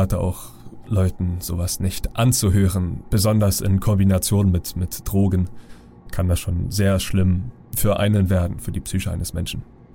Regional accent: Berlin, Germany; Und ich bin ja in Neukölln aufgewachsen.

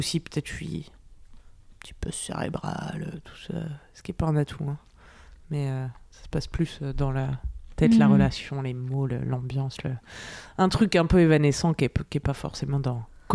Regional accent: Auvergne-Rhône-Alpes, France; Je suis chauvine de l'Ardèche, tu vois.

